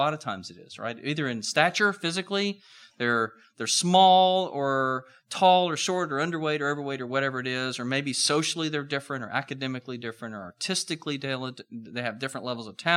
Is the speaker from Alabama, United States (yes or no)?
yes; Huntsville, Alabama, United States; I'm from Huntsville, Alabama. So I didn't have to drive very far.